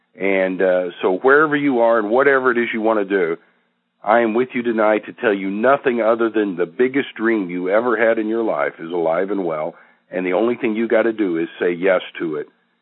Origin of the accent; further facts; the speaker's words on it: Oklahoma, United States; Well, I grew up here in Oklahoma